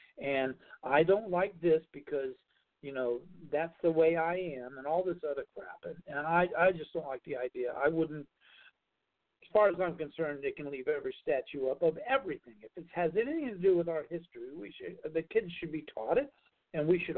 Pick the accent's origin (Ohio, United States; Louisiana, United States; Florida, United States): Florida, United States; Miami; Now, I grew up in Florida. I'm a, you know, Florida boy from Miami, which actually makes me, I guess, a northern Florida boy